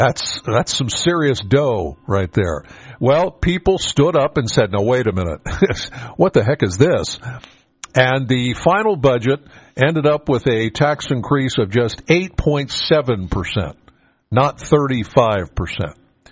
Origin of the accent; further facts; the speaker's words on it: Penns Valley, Pennsylvania, United States; Okay, I'm not a borough resident. I'm from Penns Valley.